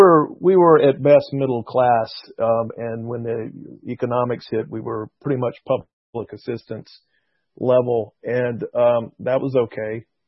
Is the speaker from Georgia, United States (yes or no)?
yes; Atlanta, Georgia, United States; also born or lived in East Point / Birmingham; I was born in Atlanta. Technically, I guess it was East Point, and we moved to Birmingham, and we came back to Atlanta. I also have family in California, but Atlanta is where I grew up. I grew up on the south side of town